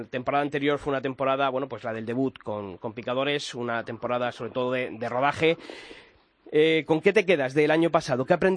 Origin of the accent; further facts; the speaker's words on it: Madrid, Community of Madrid, Spain; hoy voy a tirar para mi tierra. Y vamos a hablar con dos novilleros de aquí, de Madrid.